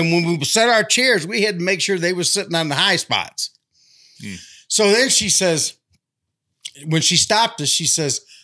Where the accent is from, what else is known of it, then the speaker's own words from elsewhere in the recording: Michigan, United States; Well, I was from out of town, and I was not familiar. I'm from Michigan, okay?